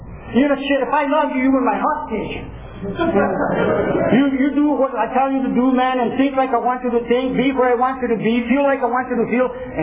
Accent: Fresno, California, United States; I'm from Fresno.

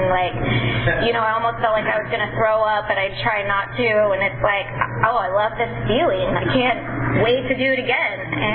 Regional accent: Visalia, California, United States; it was my ticket out of Visalia, because I grew up here in Visalia.

